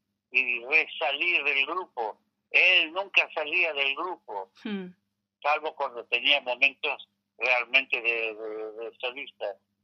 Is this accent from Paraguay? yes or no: no; Argentina; éramos un poco como hermanos argentinos en ese mar enorme de norteamericanos.